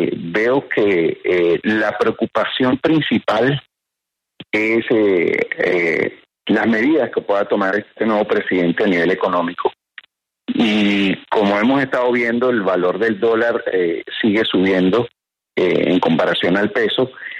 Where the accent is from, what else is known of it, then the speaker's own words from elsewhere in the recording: Venezuela; now in Miami, United States; Yo soy venezolano, con más de 20 años acá en Miami.